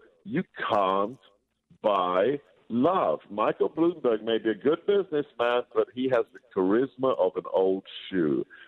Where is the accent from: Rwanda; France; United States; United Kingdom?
United Kingdom; England; also born or lived in Hungary; My mother and father escaped across a minefield, ended up in a refugee camp, and I was born and raised in England.